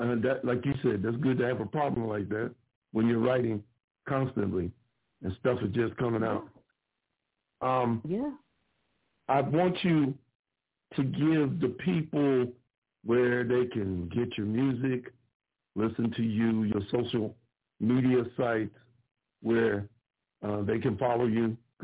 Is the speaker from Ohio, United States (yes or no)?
yes; Ohio, United States; I'm from the same spot and area where Kareem is from. Not Steubenville per se. Wintersville is right next door.